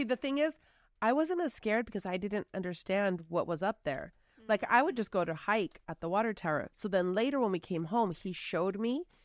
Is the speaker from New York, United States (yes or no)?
no; West Covina, California, United States; also born or lived in Chino Hills; I'm from Chino Hills. Like, I grew up in West Covina.